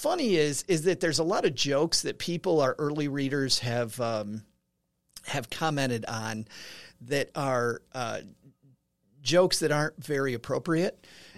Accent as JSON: {"language": "English", "town": "Kalamazoo", "region": "Michigan", "country": "United States", "lives_now": "Texarkana, United States", "said": "And by the way, I'm from Kalamazoo."}